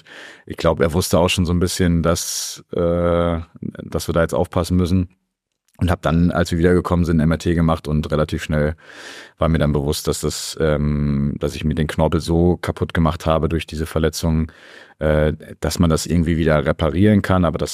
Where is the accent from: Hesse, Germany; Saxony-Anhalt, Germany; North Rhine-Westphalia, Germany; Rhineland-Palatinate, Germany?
North Rhine-Westphalia, Germany; Marienheide; Ich war so ein richtiges Landei. Also ich bin zwar in Gummersbach geboren, aber in einem Nachbarort, Marienheide heißt das, aufgewachsen. Ist wirklich ein ganz, ganz kleiner Ort und da auch nochmal so wirklich am Rand, daneben Felder, ganz viel Wald, Bauernhöfe gegenüber.